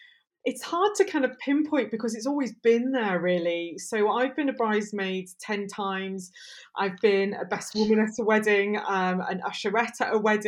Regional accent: Aberystwyth, Wales, United Kingdom; And I'm from Aberystwyth originally, and I'm a proud farmer's daughter.

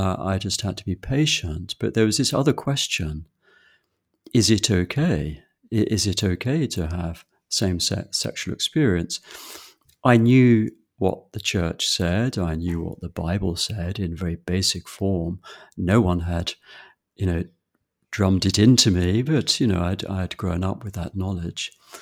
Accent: England, United Kingdom; I was brought up in England, vaguely Christian culture

